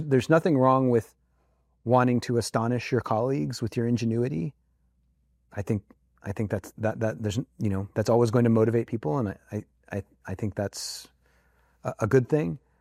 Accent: Pittsburgh, Pennsylvania, United States; I grew up in Pittsburgh, and I went to high school in Pittsburgh

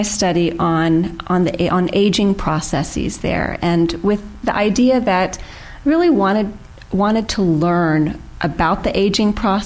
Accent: the South, United States; accent: Southern; I'm of Indian origin, born and raised in the U.S., but actually raised in the South, so I used to have a Southern accent.

